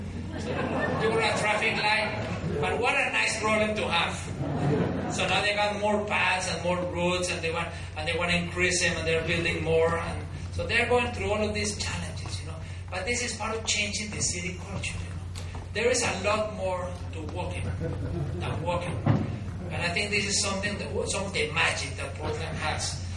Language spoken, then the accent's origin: English; Denmark; English is a second language; But, you know, we're from Denmark. We stay indoors. We don't go out. We are serious.